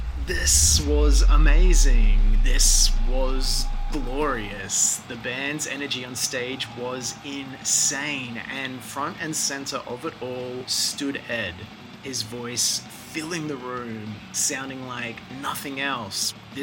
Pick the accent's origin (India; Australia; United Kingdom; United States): Australia; I know as an Aussie I probably shouldn't say this